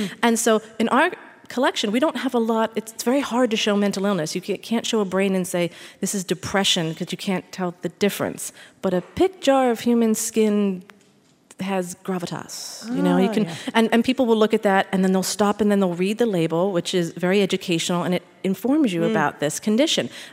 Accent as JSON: {"language": "English", "town": "Philadelphia", "region": "Pennsylvania", "country": "United States", "tie": "born or raised there", "said": "I'm from Philadelphia, born and raised."}